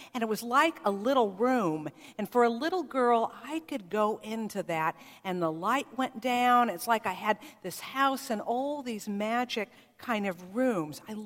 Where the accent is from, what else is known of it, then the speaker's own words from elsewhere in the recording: California, United States; When I grew up in California, I had a favorite uncle, Uncle Jerry.